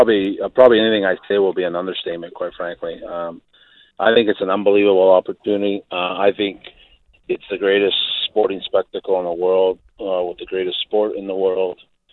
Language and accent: English; Vancouver, British Columbia, Canada; I'm from Vancouver